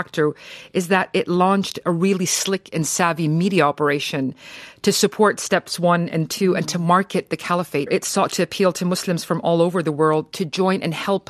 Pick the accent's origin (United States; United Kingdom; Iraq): Iraq; Growing up in Iraq, there was a very famous five-star hotel